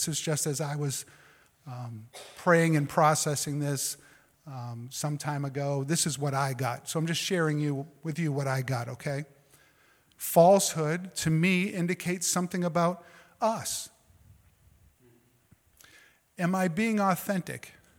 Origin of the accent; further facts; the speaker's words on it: Massachusetts, United States; The arrogance, and please, I'm from Massachusetts, receive this as best you can.